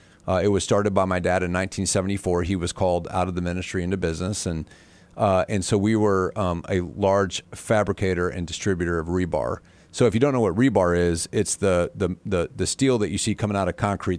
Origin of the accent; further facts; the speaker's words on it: Butler, Indiana, United States; I'm from Butler, Indiana. Right. Like, we didn't even know who the governor was sometimes, and certainly never thought we'd meet him.